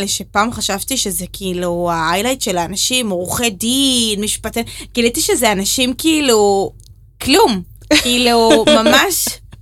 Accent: Northern District, Israel; אני בעצם נולדתי ברמת הגולן, במושב ממש קטן.

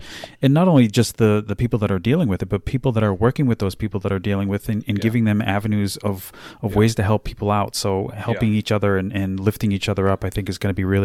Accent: New England, United States; Oh, you know me. I've got my Black Silk going, and it's iced because I'm from New England, so.

